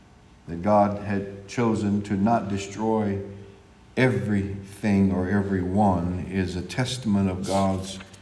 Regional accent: Ohio, United States; When people who are born and raised in Texas, they think that I speak with an accent. I'm from Northeast Ohio.

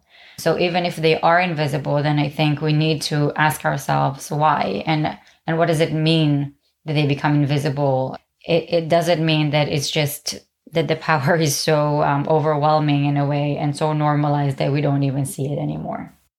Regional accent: Israel; I'm coming from Israel and I'm a Jewish Ashkenazi woman.

